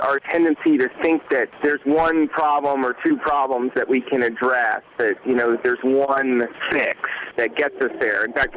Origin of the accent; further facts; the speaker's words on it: Los Angeles, California, United States; I don't usually say I'm from California. I usually say I'm from L.A.